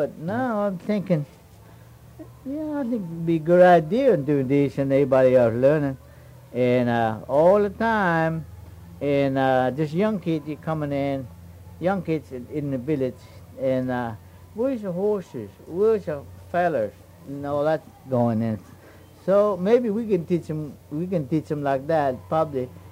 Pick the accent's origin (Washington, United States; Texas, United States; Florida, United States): Florida, United States; Everglades; And I'm from Everglades, but it's a Miccosukee Tribe reservation now, but before it just open place and... So we were hunting and everything.